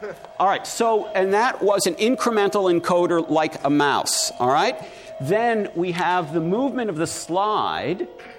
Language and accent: English; Manhattan, New York, United States; I grew up in Manhattan. I know how to use space.